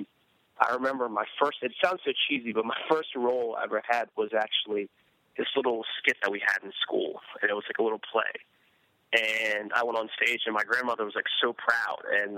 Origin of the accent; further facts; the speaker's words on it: Hartford, Connecticut, United States; So at a young age, I grew up in Hartford, Connecticut. That's actually where I was born at. And when I've lived there, you know, I kind of lived in a rough area.